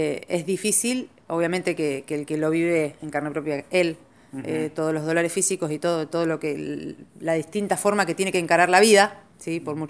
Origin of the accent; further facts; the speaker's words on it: Argentina; si nos gusta el fútbol, somos argentinos